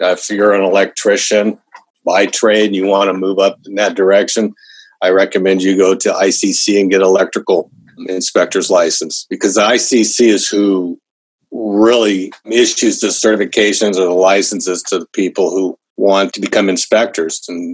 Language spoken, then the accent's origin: English; Southwest, United States; I'm not from California originally, but I've pretty much grown up my entire life here in the Southwest United States, which includes obviously California, Arizona, Colorado, Nevada.